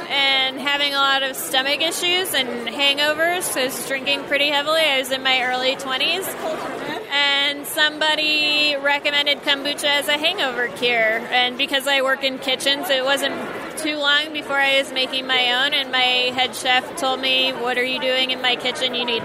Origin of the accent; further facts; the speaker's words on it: Brooklyn, New York, United States; I'm from Brooklyn.